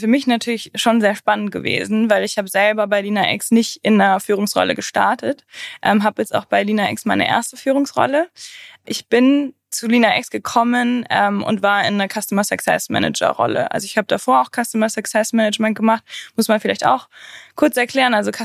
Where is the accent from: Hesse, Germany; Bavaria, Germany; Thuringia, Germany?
Bavaria, Germany; Maisach; Also ich komme aus Maisach. Das kennt man nicht so wirklich, weil man nicht aus München oder aus dem Münchner Westen kommt. Also Maisach ist ein Fellbrucker Landkreis und bin in Grömzell zur Schule gegangen.